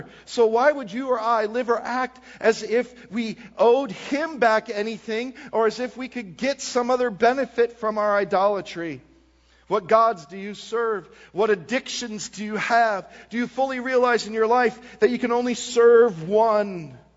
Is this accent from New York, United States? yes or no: no; Wisconsin, United States; I grew up in Wisconsin.